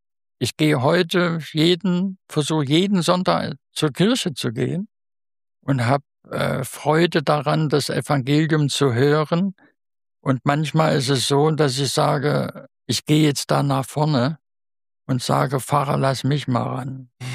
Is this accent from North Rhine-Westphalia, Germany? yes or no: no; Saxony, Germany; accent: Saxon; Ich habe ja auch so einen Slang, sächsisch, immer noch drin. Kriege ich nicht raus, macht auch nichts.